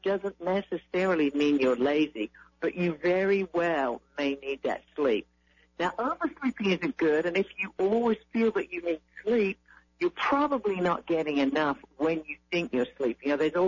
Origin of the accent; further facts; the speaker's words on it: United Kingdom; now in Texas, United States; So, look, I'm originally from the UK, but I've been in Texas for 32 years.